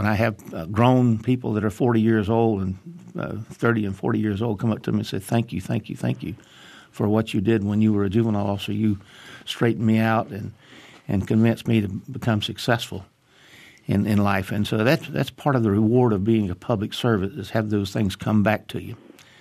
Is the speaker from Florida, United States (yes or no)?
yes; Tallahassee, Florida, United States; also born or lived in Bainbridge, Georgia; I was born in Bainbridge, Georgia in 1946. Most of my life, Tallahassee has been my home. My family members, we all grew up here. I tell people that Tallahassee is my hometown.